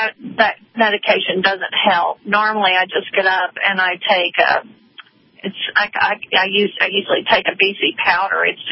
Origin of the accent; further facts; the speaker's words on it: the South, United States; We're from the South, so I fix grits and all those good things for you.